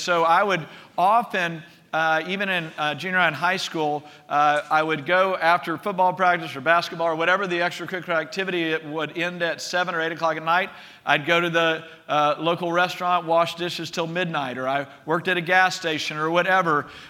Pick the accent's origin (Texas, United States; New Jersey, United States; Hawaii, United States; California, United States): Texas, United States; growing up in Southeast Texas, there were a few wealthy people